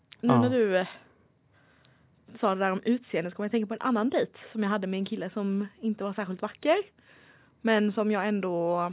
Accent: Canary Islands, Spain; Jag kommer från Gran Canaria.

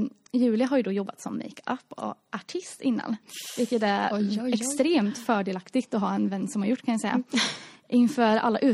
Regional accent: Östergötland, Sweden; accent: Östergötland dialect; man kan säga att jag pratar så mycket östgötska.

